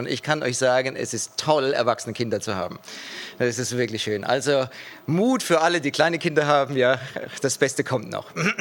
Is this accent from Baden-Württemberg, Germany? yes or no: yes; Schriesheim, Baden-Württemberg, Germany; Ich komme aus Schriesheim, also auf der anderen Seite von Heidelberg.